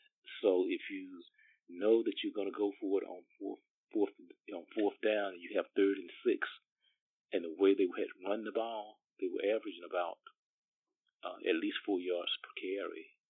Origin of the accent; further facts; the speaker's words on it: Union Springs, Alabama, United States; I know in my hometown, Union Springs, Alabama, there used to be, you know, several black businesses